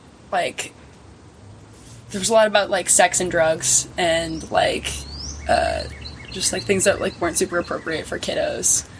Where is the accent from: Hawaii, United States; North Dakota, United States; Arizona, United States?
Arizona, United States; Phoenix; now in Austin, United States; Yeah, I've lived in Austin for about 5 years. But I'm off to another gay capital, San Francisco, next month. I'm from Phoenix originally.